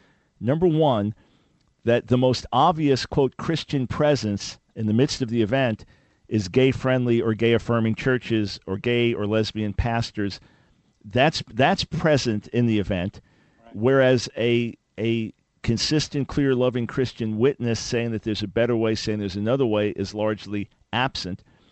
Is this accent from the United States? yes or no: yes; New York, United States; when I'm from New York, you're from Boston